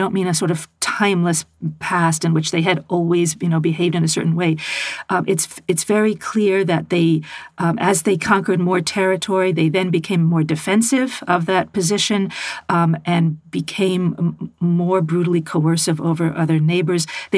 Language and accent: English; United States; But I think as an American woman and you as a Brit